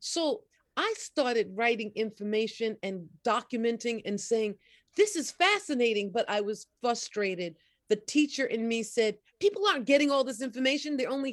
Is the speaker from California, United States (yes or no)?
no; New York, United States; yes, I'm a wash ashore, but I came from New York and said, whoa, look what I discovered.